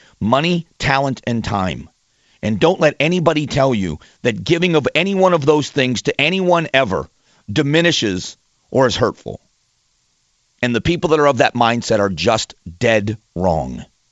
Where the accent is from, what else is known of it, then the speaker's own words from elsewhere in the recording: Fort Myers, Florida, United States; My youngest brother is a sheriff's lieutenant in my hometown of Fort Myers, Florida, the Lee County Sheriff's Office